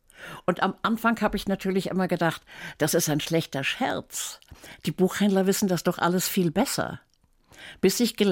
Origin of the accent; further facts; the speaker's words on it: Austria; also born or lived in Bochum / Nassau; Und auch was den Pass anbelangt, ich bin Österreicherin.